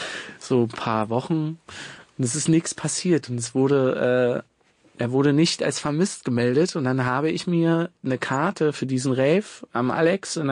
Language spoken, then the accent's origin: German; Woltersdorf, Brandenburg, Germany; Ich komme aus Woltersdorf, das ist, Speckgürtel, sagen wir dazu. Da fährt die S-Bahn nicht mehr hin, aber man kommt trotzdem zur S-Bahn mit einer Straßenbahn so.